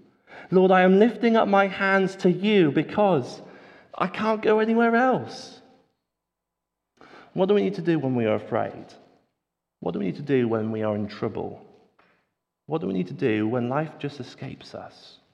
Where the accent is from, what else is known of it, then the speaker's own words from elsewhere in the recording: United Kingdom; we are pretty British and therefore can be quite reserved and very careful about what we